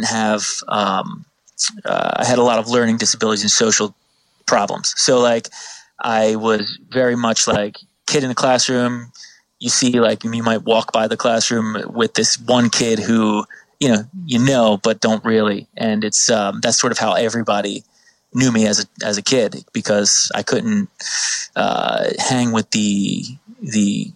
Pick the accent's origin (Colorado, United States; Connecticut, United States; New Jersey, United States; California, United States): New Jersey, United States; Like 20 minutes from Philly, 20 minutes from Atlantic City. Right in the bottom middle there, very not too far from the shore